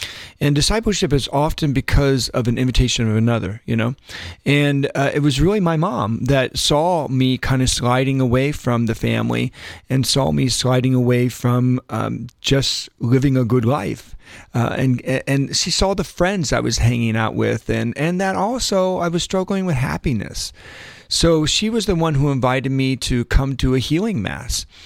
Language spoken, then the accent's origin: English; Columbus, Ohio, United States; I grew up on the east side of Columbus. I went to Groveport Madison High School, and I went to Church of Our Lady of the Miraculous Medal.